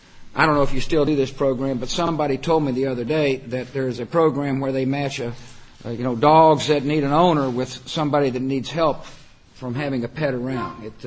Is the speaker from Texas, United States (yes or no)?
yes; Texas, United States; Matter of fact, when I was growing up in Texas, the only games we used to get were St. Louis Cardinals games.